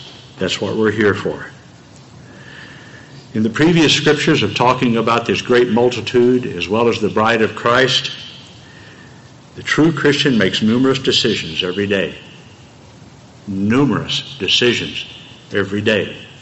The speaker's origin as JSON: {"language": "English", "region": "Texas", "country": "United States", "tie": "born or raised there", "said": "The majority of y'all in here know I was born and raised in Texas. Boy, that's a hard thing to overcome."}